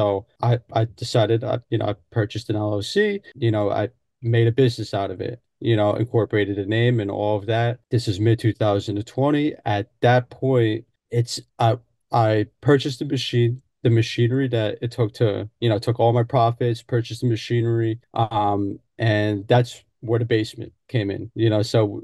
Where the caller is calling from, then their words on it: New Jersey, United States; I'm calling in from New Jersey, right outside New York City.